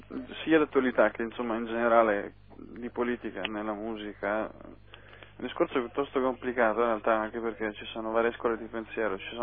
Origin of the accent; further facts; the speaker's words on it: Tuscany, Italy; Sì, considera che siamo toscani in buona parte, quindi c'è tutto un sarcasmo a volte abbastanza corrosivo.